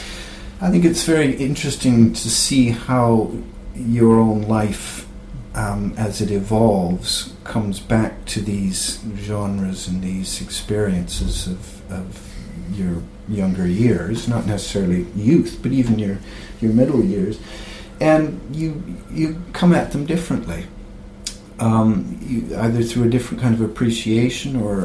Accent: Canada; I grew up in Canada where they had a radio station called Easy Listening Music.

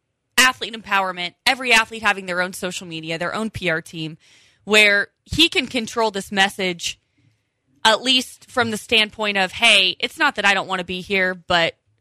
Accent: Midwest, United States; I'm from the Midwest, so I will.

